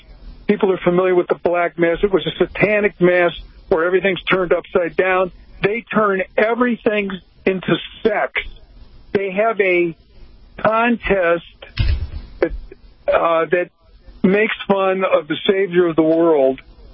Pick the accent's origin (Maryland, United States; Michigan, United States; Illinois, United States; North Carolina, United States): Illinois, United States; Chicago; I'm originally from Chicago. I'm a beleaguered Cubs fan.